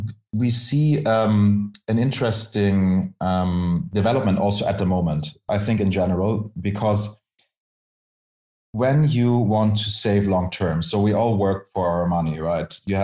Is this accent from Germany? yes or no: yes; Germany; English is a second language; I come from Germany